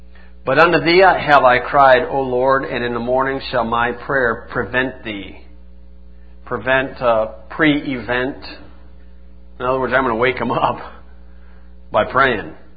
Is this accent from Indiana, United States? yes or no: yes; Indiana, United States; and I said I was from Indiana.